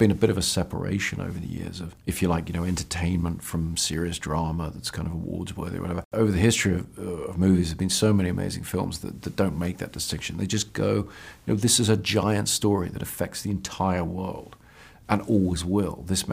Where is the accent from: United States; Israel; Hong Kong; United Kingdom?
United Kingdom; as a British person